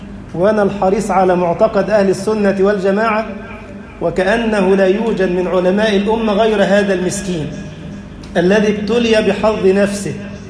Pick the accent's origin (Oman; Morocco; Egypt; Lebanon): Egypt; اجعل بلدنا مصر أمنا أمانا، سخاء رخاء، وسائر بلاد المسلمين.